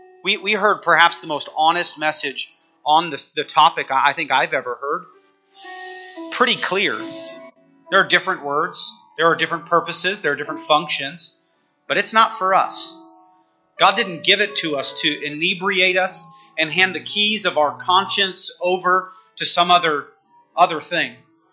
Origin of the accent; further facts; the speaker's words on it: Napa, California, United States; You know, I grew up in Napa. That is the wine capital of the world.